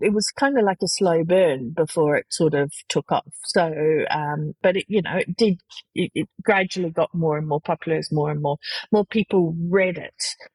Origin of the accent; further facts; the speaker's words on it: Australia; so I went traveling, as you do as an Australian, backpacking around the world for about 18 months to 2 years.